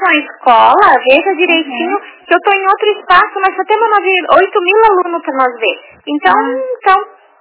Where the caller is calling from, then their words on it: Chapecó, Santa Catarina, Brazil; Eu sou aqui de Chapecó.